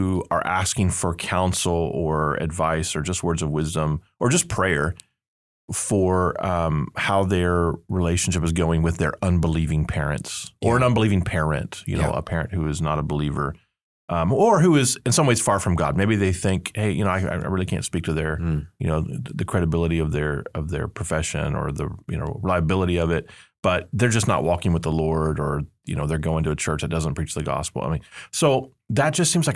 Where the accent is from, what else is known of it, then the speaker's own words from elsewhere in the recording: England, United Kingdom; And I'm an English guy.